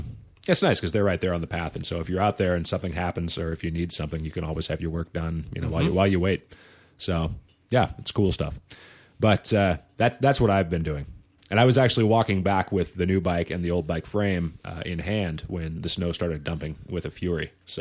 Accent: Pacific Northwest, United States; accent: northwestern; If you're paying attention to my northwestern accent.

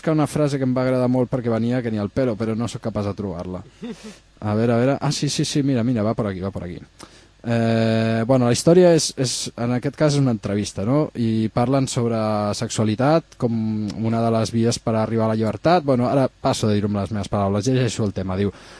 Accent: Barcelona, Catalonia, Spain; I som de Barcelona

